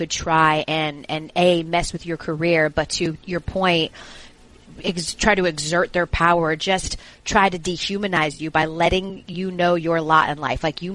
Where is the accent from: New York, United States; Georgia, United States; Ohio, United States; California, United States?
Georgia, United States; I am from Georgia, so almost every major street is either named by a black dignitary or a Confederate soldier or general.